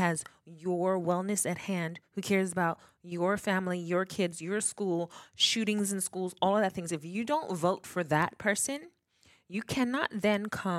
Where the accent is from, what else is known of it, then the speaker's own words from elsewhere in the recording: Bermuda; We're a British overseas independent territory.